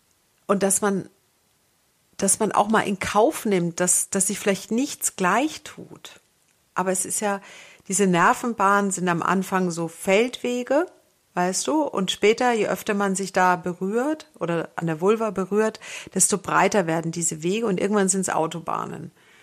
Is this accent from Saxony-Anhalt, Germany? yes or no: no; Bavaria, Germany; ich komme ja aus Franken.